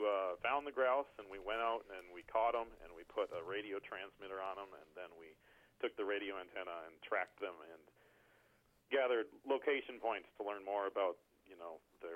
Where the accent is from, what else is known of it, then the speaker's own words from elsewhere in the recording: Ashland, Wisconsin, United States; Well, I'm a native of Ashland.